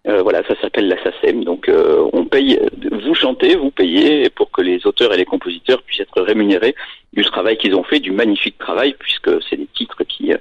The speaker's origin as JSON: {"language": "French", "region": "south of France", "country": "France", "said": "puisque moi je viens du Sud aussi"}